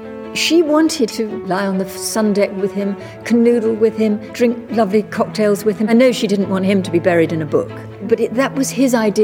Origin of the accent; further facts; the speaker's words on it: United Kingdom; Growing up as a British girl, you know, in the 80s and 90s